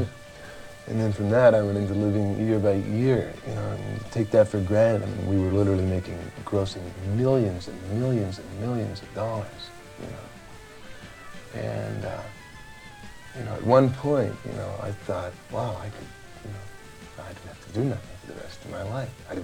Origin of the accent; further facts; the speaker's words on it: Canada; I come from Canada